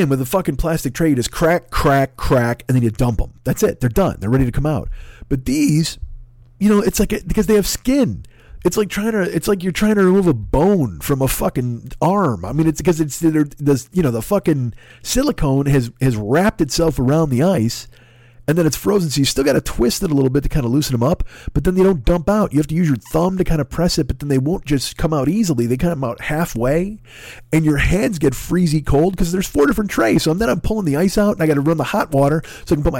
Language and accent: English; United States; What has happened to me as a person, as a man, as a human being, as an American?